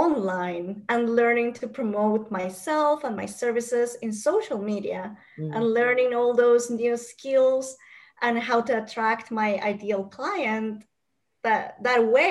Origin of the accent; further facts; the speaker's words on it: Guatemala; first language Spanish; English is a second language; My first language is Spanish. I am from Guatemala, and I really had to learn English as an adult.